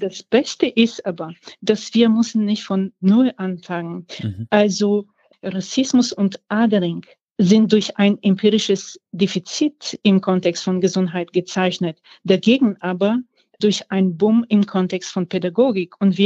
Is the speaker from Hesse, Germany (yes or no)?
no; Berlin, Germany; ich komme aus Berlin